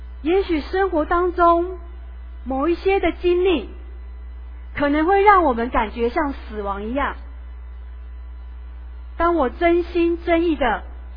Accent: Taiwan; 启发我们台湾人更多的关怀土地

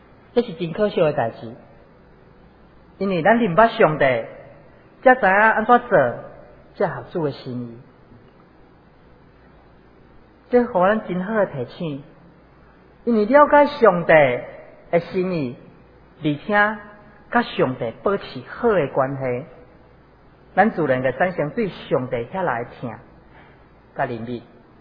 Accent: Pingtung County, Taiwan; 因为 我本身是屏东人，所以回来的时候会经过屏东

